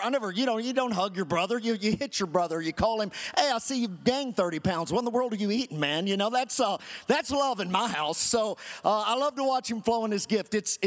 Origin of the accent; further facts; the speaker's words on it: Kentucky, United States; I don't know about you, but you know I'm from Kentucky already.